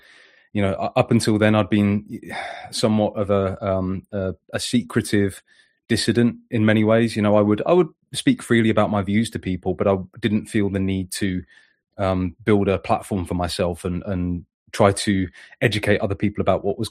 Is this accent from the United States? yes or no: no; England, United Kingdom; now in Wales; I'm an Englishman who now lives in rural Wales.